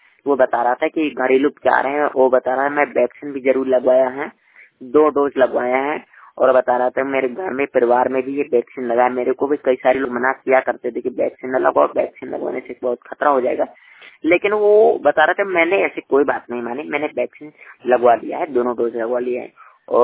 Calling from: Uttar Pradesh, India; श्रमिक वाणी रिपोर्टर जिला बांदा उत्तर प्रदेश से।

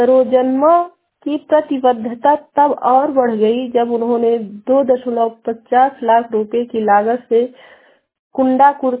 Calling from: Naugarh, Uttar Pradesh, India; ग्राम पंचायत गनेरा टोला देवरा जंगल block Naugarh से बोल रही हूँ।

